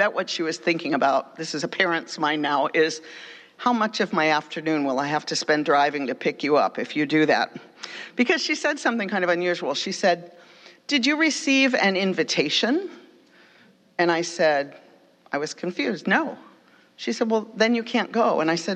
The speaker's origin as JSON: {"language": "English", "town": "Charleston", "region": "West Virginia", "country": "United States", "tie": "born or raised there", "said": "I grew up in Charleston, West Virginia, going to a small UU fellowship where people drove from about a 50-mile radius to get there."}